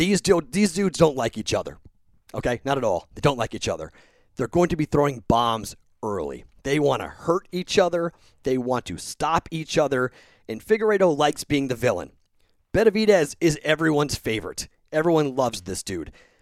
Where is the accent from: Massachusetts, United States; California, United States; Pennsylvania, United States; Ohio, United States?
Massachusetts, United States; Boston; He's from Boston. I'm from Boston.